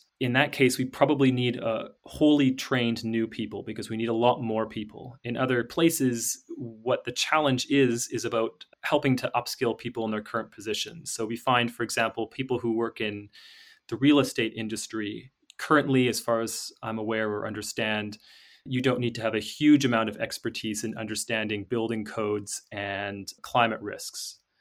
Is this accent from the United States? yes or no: no; Canada; moved away; So I'm from Canada, and I've lived here now for 9 years.